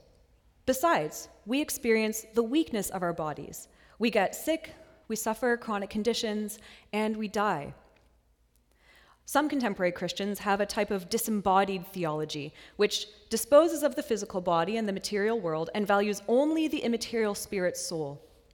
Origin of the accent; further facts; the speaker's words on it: Ottawa, Ontario, Canada; now in Scotland, United Kingdom; I'm from Ottawa and Sunnyside is my home church, but I currently live in Scotland with Matt.